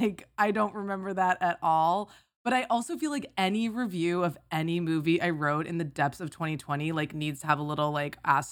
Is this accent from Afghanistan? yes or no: no; St. Croix, U.S. Virgin Islands; I grew up in the Virgin Islands, and I am doubtful that it came to the movie theater there. Although I did watch like every mid-90s horror movie in the theater on my home island of St. Croix.